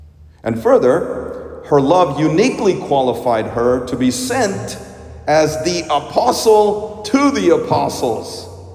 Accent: India; In my home country of India, we have a very specific way of naming children.

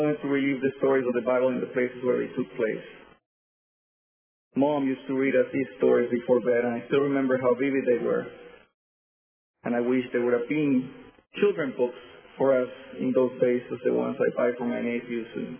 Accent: Louisiana, United States; born there; also born or lived in Venezuela; I was born in the South, in Louisiana. I had experience with a Baptist church. Then we moved to Venezuela, and there is only Catholicism there, nothing really else.

